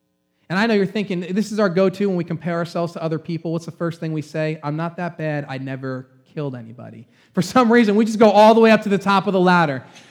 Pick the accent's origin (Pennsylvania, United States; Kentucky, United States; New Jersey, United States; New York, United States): New York, United States; Long Island; Okay, we're from Long Island. It's what we're going to do.